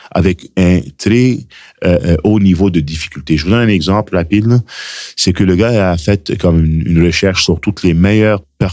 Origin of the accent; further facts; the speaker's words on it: Lebanon; moved away; Je suis immigrant du Liban, j'ai immigré, j'ai étudié, je suis sorti de l'école.